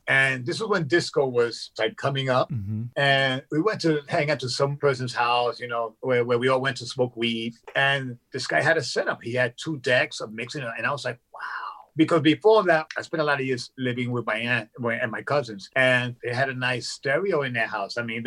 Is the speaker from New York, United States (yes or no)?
yes; Brooklyn, New York, United States; My parents immigrated from Puerto Rico when they were young. My mother had me when she was 17, which was 1962. And my parents, of course, they were into Latin music. Mm-hmm. And we lived in Brooklyn, in a ghetto in Brooklyn.